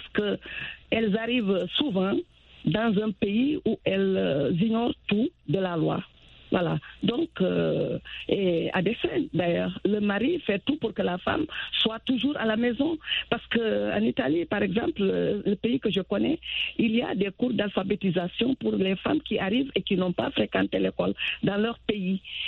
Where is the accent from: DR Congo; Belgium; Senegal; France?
Senegal; also born or lived in Italy; Ben, je viens du Sénégal.